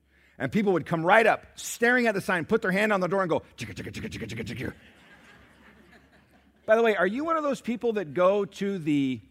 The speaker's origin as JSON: {"language": "English", "region": "England", "country": "United Kingdom", "tie": "born or raised there", "said": "growing up in England afforded me so many wonderful opportunities."}